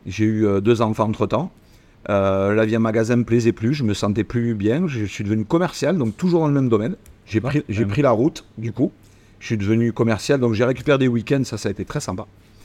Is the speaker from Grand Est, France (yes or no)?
no; Dijon, Bourgogne-Franche-Comté, France; born there; Je suis né à Dijon, je suis arrivé dans le sud il y a très petit, il y a 6 ans.